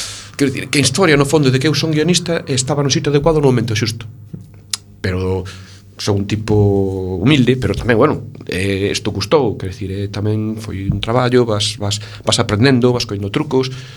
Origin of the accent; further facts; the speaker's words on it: Galicia, Spain; rir de nós mesmos, non? Rir de como somos galegos